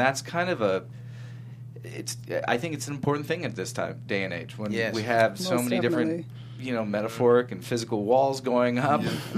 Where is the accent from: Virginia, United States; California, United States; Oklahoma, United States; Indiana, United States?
California, United States; I grew up in Northern California, and I had, you know, just perceptions of South L.A.